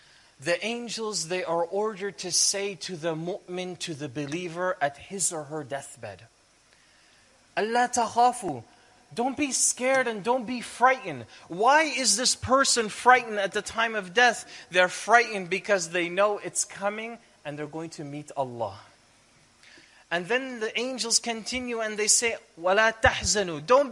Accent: Toronto, Ontario, Canada; I know what it feels like. I'm from Toronto. I'm from Canada. So I live the same culture and the same lifestyle that you do.

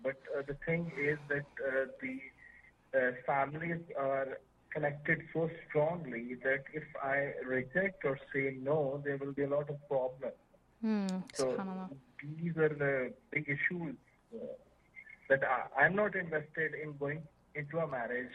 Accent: Pakistan; now in Sweden; and I'm from Pakistan and living in Sweden right now.

